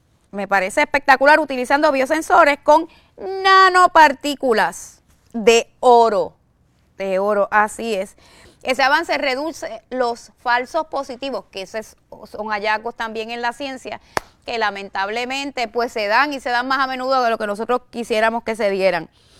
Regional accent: Puerto Rico; así somos los boricuas, para poquito no nos ponemos

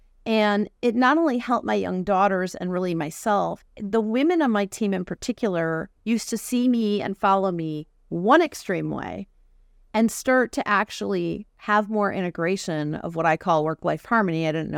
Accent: Milwaukee, Wisconsin, United States; moved away as an adult; also born or lived in California; I grew up in Wisconsin, Milwaukee, Wisconsin, and it was a Fortune company that moved me to California.

